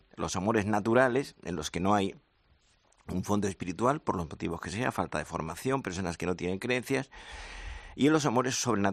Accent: Andalusia, Spain; now in Madrid, Spain; yo soy andaluz, pero llevo media vida en Madrid.

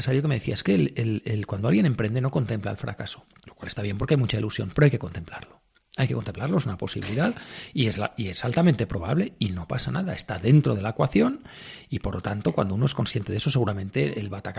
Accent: Barcelona, Catalonia, Spain; soy de Barcelona, ¿no? Los catalanes decimos aquí hay que decir prou, ¿no? Que es basta

